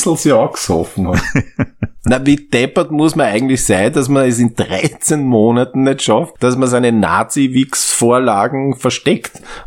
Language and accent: German; Vienna, Austria; Ja eben, deshalb lehnen wir Wiener ja auch per se jegliche Feiertage strikt ab.